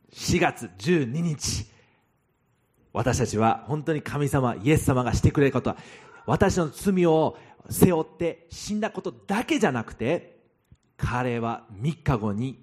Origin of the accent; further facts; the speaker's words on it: Kyushu, Japan; 九州男児として私を死ぬまで生きることでした。